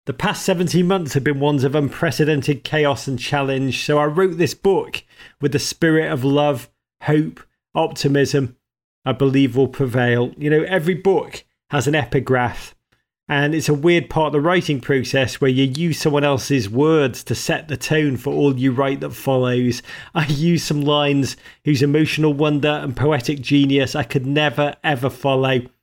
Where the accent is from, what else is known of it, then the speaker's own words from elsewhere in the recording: England, United Kingdom; both being English and Jewish, I'm filled with a double sense of self-loathing and all that.